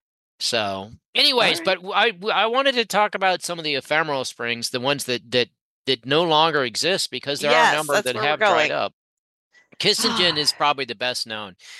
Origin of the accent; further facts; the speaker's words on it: Florida, United States; And I'm aware of that because I grew up in Florida in the 60s and 70s.